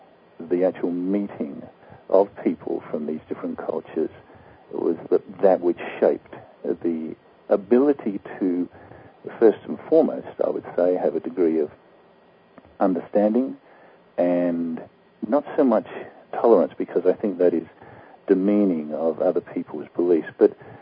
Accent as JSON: {"language": "English", "country": "Australia", "tie": "born or raised there", "moved": "as an adult", "said": "my parents migrated to Australia. I grew up in Australia"}